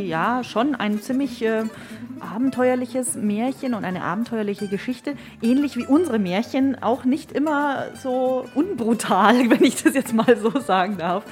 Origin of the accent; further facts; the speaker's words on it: Königsbrunn, Bavaria, Germany; Ich bin in Königsbrunn aufgewachsen und da gab es ein Feld außerhalb